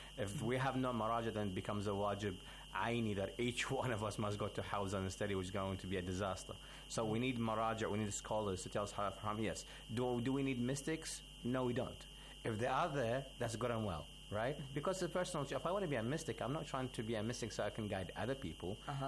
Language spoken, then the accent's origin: English; Australia; I'm from Australia, but originally my parents are Arabs, so alhamdulillah, I got the blood in me.